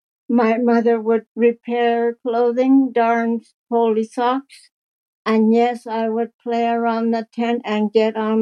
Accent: Great Whale River, Quebec, Canada; born there; now in Stratford, Canada; I'm 71 years old. I was born in Great Whale River, Nunavik, Quebec.

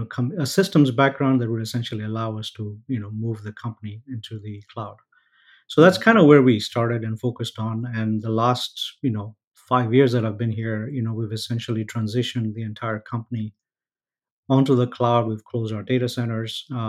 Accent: Kenya; I am actually born, raised in Kenya. So if you're aware, that's a country in East Africa. I am of Indian descent, but I was born in Kenya. So was my dad. And my grandfather immigrated to Kenya at the early age of 12. So so effectively Kenyan.

